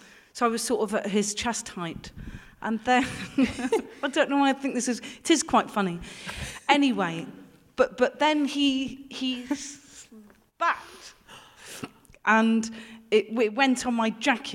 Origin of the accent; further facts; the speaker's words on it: Gloucester, South West England, United Kingdom; I'm from Gloucester, I'm in New York.